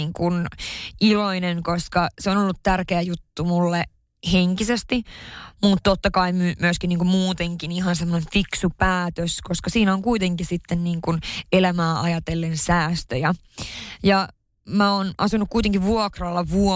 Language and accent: Finnish; Haparanda, Norrbotten County, Sweden; mä oon pohjoisesta kotoisin, tarkemmin Haaparannasta. Siellä se asuu se joku, mitä, 10-15 000 ihmistä. Ja siellä on kuitenkin asunut siihen lukiovuosiin saakka